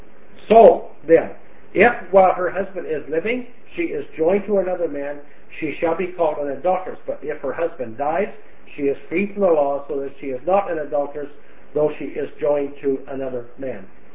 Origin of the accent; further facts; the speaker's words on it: Canada; I'm a Canadian, so in hockey